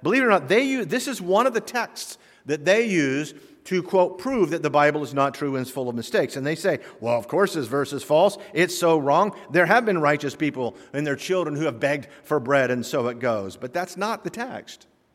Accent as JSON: {"language": "English", "town": "Cape Canaveral", "region": "Florida", "country": "United States", "tie": "born or raised there", "said": "I grew up in Cape Canaveral."}